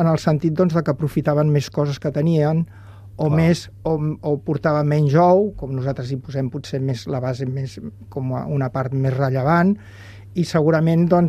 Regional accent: Barcelona, Catalonia, Spain; Jo, com a barceloní que sóc, a vegades visito pobles del Pirineu

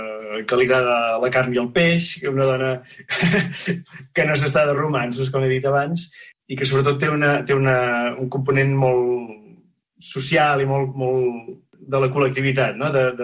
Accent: Ullastrell, Catalonia, Spain; now in Terrassa, Spain

